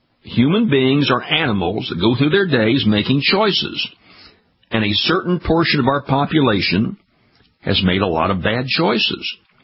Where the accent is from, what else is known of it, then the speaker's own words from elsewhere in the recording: Louisiana, United States; Got one in my home state, Mary Landrieu, in real political trouble.